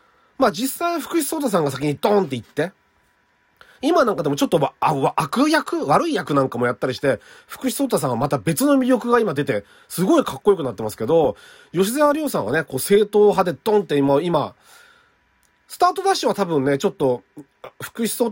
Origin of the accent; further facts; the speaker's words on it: Saitama, Japan; まあ、僕は埼玉の人間なんで